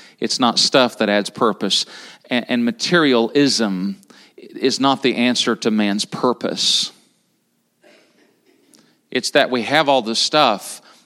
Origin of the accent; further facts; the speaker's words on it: Tennessee, United States; I'm from Tennessee, I should not struggle with that.